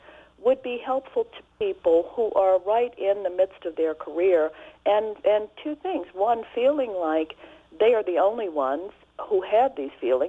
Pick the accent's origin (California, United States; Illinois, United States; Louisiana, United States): Louisiana, United States; New Orleans; moved away as an adult; also born or lived in Iberville; I basically grew up in New Orleans. I was born in Iberville, but spent my entire formative years in New Orleans all the way through undergraduate, where I went to Dillard University, and then I left after graduation to go to New York to go to Columbia.